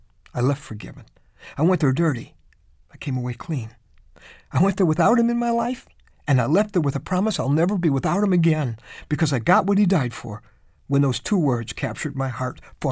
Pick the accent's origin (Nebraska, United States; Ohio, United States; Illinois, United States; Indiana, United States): Illinois, United States; Of course, I grew up in Illinois, but he's a hero to a lot more people now